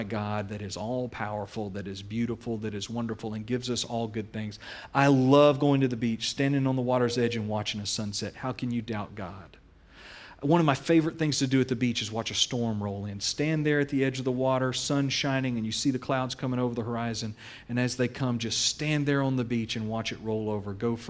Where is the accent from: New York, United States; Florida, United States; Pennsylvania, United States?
Florida, United States; Panama City; I grew up, my hometown is Panama City, Florida. I grew up there.